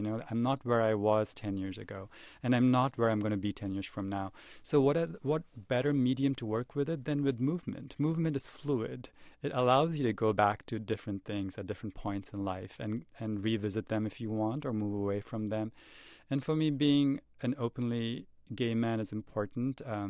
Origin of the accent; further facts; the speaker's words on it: India; moved away as an adult; now in United States; But growing up in India, we were from a lower middle class family, and parents were struggling to get us into a private school.